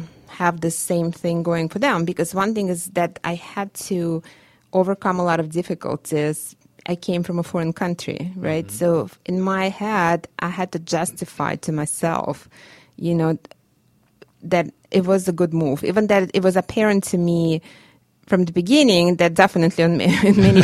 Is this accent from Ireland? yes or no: no; Russia; English is a second language; now in United States; growing up in Russia, I never thought I was going to be a career woman